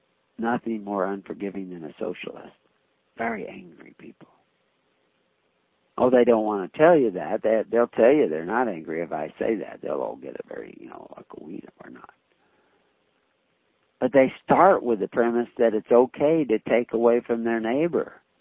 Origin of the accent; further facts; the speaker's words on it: the South, United States; born there